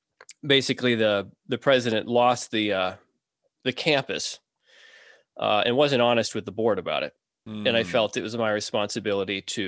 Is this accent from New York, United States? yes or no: no; South Dakota, United States; So I grew up here in South Dakota in the, I guess it was a North American Baptist church.